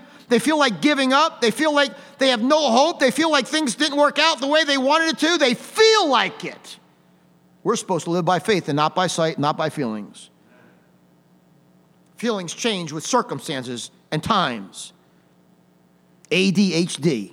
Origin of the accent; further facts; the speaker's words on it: United States; I'm glad I'm an American. I'm glad I was born here. Thank God that God let me be born here and live here.